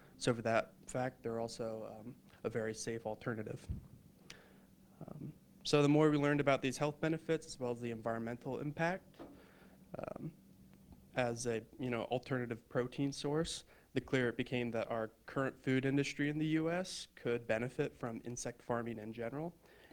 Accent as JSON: {"language": "English", "region": "Vermont", "country": "United States", "tie": "born or raised there", "lives_now": "Ocala, United States", "said": "We were both born and raised in Vermont. I got my bachelor's of science from UVM, my master's up in Gainesville at UF."}